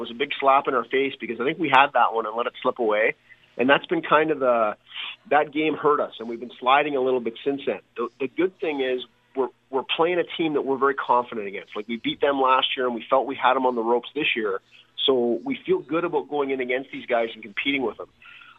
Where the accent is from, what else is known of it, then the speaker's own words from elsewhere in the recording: Toronto, Ontario, Canada; I grew up in Toronto